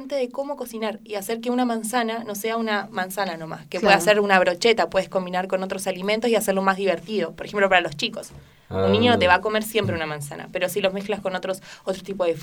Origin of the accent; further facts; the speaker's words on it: Buenos Aires, Argentina; now in Santiago, Chile; yo vengo de Buenos Aires, entonces es distinto. Igual que acá, que Santiago